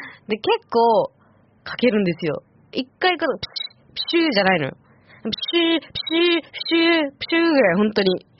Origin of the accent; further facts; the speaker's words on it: Iwate, Japan; よくね、私の実家も、ね、畳のお家だったので、ね、一軒家の、うん。で、風鈴が、こう、チリンチリンってなるわけですよ。ね。で、まあ、岩手の夏っていうのは、そこまで暑くなくて、